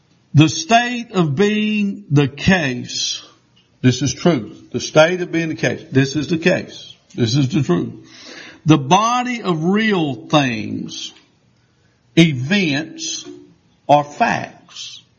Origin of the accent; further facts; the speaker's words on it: South Carolina, United States; accent: southern drawl; I was born in South Carolina. I was educated in South Carolina, so therefore I have to prove myself sometimes, because some people think because you speak with a southern drawl that you may be uneducated.